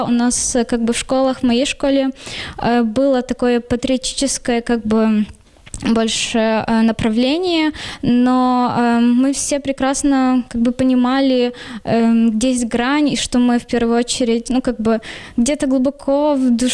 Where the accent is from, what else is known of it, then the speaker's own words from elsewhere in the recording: Lviv, Lviv Oblast, Ukraine; Да, ну я родилась во Львове, всю жизнь прожила во Львове